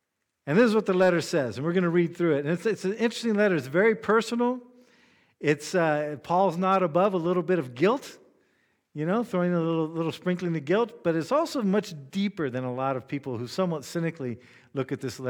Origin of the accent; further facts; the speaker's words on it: United States; Now, slavery wasn't always what we think about, especially as an American.